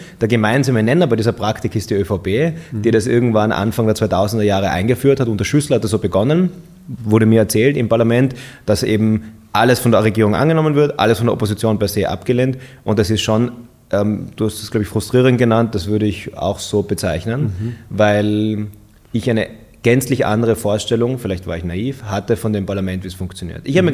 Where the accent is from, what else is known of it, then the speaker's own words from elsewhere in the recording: Innsbruck, Tyrol, Austria; Ich bin in Tirol aufgewachsen, in Innsbruck